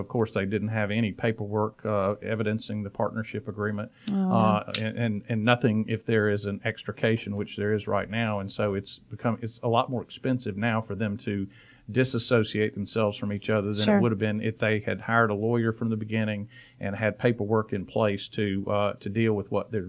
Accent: Albany, Georgia, United States; now in Atlanta, United States; I grew up in Albany and started my practice in Atlanta

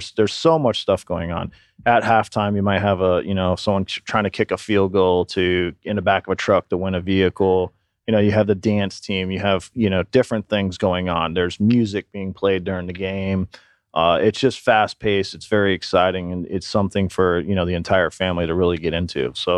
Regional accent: Vermont, United States; And as I grew up in Vermont, one of the things is, you know, there wasn't a whole lot to do up there.

